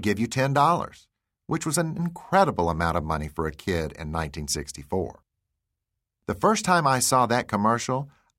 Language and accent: English; Amory, Mississippi, United States; And in my hometown of Amory, Mississippi, we didn't even get ABC until the late 60s.